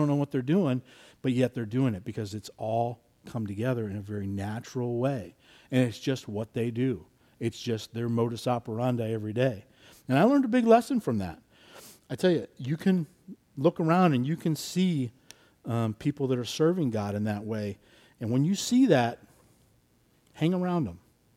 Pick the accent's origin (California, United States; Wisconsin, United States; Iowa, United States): Iowa, United States; We're from Iowa originally. And so we knew nobody out there.